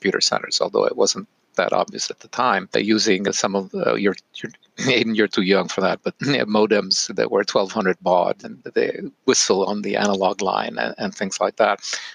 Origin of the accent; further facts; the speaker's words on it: Rome, Lazio, Italy; also born or lived in Trieste, Italy / Germany / San Francisco, United States / Boston, United States; now in United States; I was born in Trieste in the north of Italy, lived a little bit in Germany, then wound up in San Francisco for a while. Then they split up and my mother moved back to Italy and I grew up in Rome, but then I went to university in Boston.